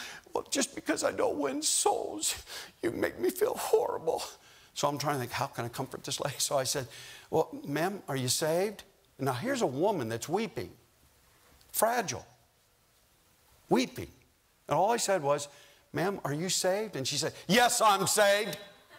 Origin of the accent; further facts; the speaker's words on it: Chicago, Illinois, United States; from the South Side of Chicago.